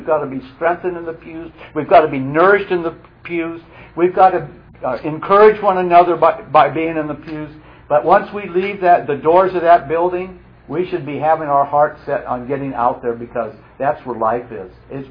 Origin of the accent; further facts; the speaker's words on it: Santa Monica, California, United States; I grew up in Santa Monica, went to Santa Monica High School, went to Santa Monica City College, went into the service in Santa Monica, got out of the service, and my dad had moved Huntington Beach.